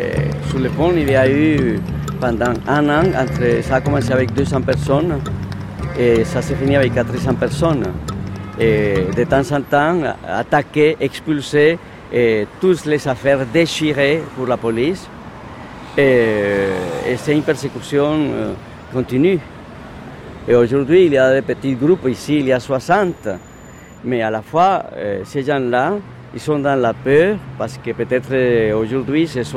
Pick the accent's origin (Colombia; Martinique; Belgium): Colombia; now in France; je suis comédien. En ce moment, je suis français, mais mon origine, c'est la Colombie.